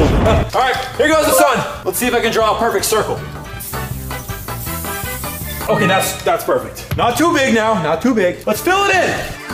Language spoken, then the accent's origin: English; Hawaii, United States; Next up, I'm gonna add a palm tree right here because I'm from Hawaii and I love palm trees.